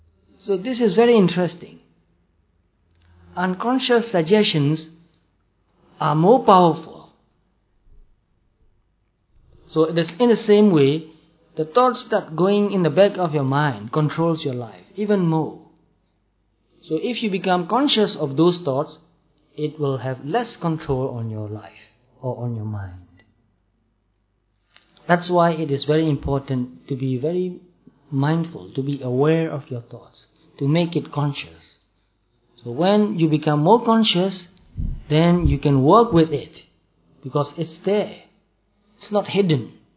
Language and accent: English; Myanmar; I was born in Burma, and I've lived there until now. So I am conditioned by the culture that I was born in.